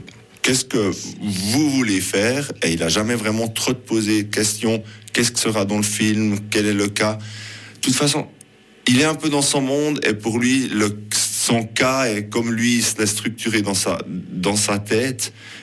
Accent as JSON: {"language": "French", "town": "Biel", "region": "Bern", "country": "Switzerland", "said": "on est de Bienne, c'est à peu près ça."}